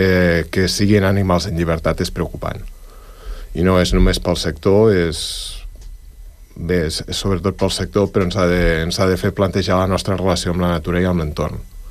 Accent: Almenar, Catalonia, Spain; Bueno, jo vinc d'Almenar. Almenar és un dels pobles amb més densitat de granges i més producció de porcí de Catalunya i d'Espanya.

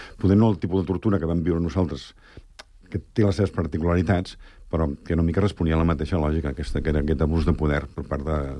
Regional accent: Montcada i Reixac, Catalonia, Spain; Jo soc de Montcada, com deia abans

